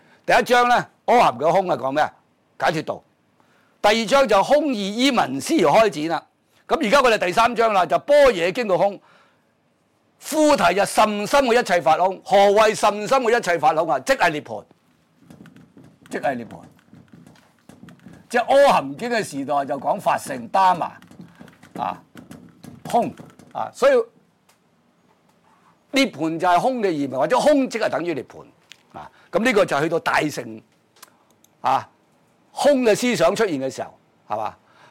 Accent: China; 最明顯、最我哋中國人最對機嘅咧，就係講佛性嘅講法。

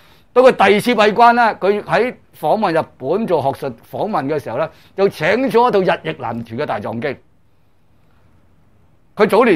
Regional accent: China; 咁我就覺得喺我哋中國人探尋聖空嘅法義裏面呢

